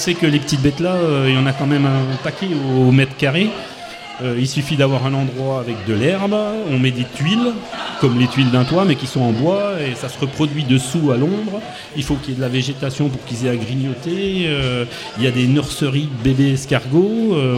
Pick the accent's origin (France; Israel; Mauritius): Mauritius; Mais quand on est mauricien, on va en vacances chez des mauriciens.